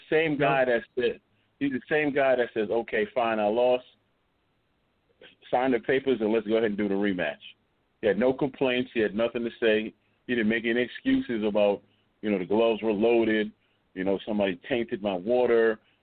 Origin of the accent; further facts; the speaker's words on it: Baltimore, Maryland, United States; I'm from Baltimore, so that will sell out of Baltimore.